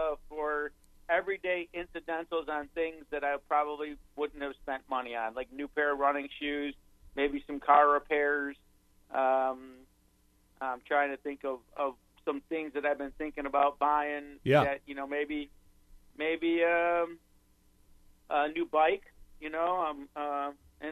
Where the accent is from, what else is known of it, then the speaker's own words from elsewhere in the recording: Detroit, Michigan, United States; I grew up in Detroit, man.